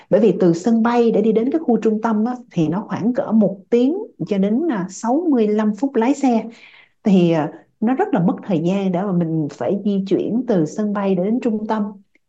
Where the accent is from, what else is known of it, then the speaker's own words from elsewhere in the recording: Australia; Thì đối với mình là người Úc, mình có cái driving license của mình